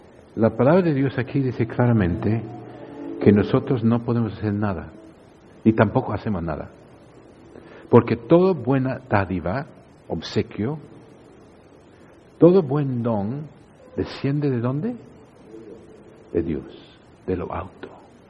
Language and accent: Spanish; Australia; Cuando yo era, antes de cristiano, en mi país, oriundo de Australia, y era joven, yo solía volver de mirar el cine